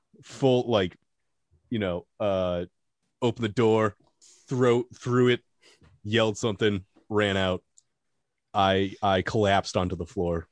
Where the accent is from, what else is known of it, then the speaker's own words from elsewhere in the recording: Walpole, Massachusetts, United States; growing up in Walpole, I was friends with the … because they shared a band space in the same building as us.